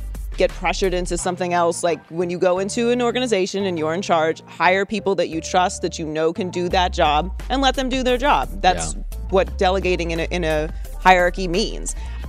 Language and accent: English; Pittsburgh, Pennsylvania, United States; I am from Pittsburgh. It's against my nature to root for the Browns.